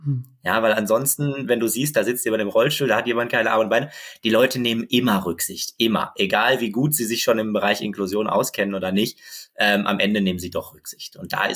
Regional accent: Bochum, North Rhine-Westphalia, Germany; ich bin in Bochum aufgewachsen. Meine Eltern leben dort auch noch, meine Geschwister, ein Großteil zumindest davon. Aber mein Herz schlägt eigentlich mittlerweile für Berlin.

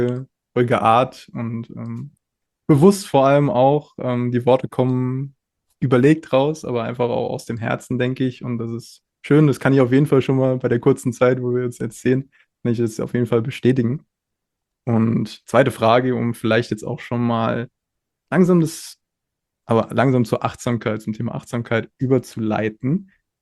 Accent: Rhineland-Palatinate, Germany; wir kommen ja auch beide aus der Nähe von Mainz und haben beide auch in Mainz studiert.

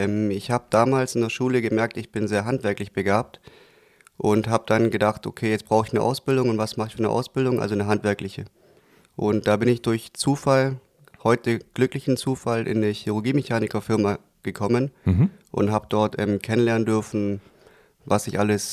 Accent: Tuttlingen, Baden-Württemberg, Germany; born there; Das war alles noch in meiner alten Heimat. Ich komme gebürtig aus Tuttlingen, wie du ja schon gesagt hast.

